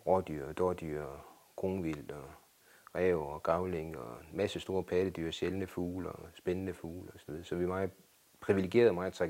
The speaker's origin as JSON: {"language": "Danish", "town": "Aalborg", "region": "North Denmark Region", "country": "Denmark", "tie": "born or raised there", "said": "jeg kommer ud fra Aalborg, født i Aalborg, voksede op i noget, der hedder Magisterparken, og flyttede så i en alder af 5-6 år ud i Aalborg Øst, planetbyen, som det blev kaldt på det tidspunkt"}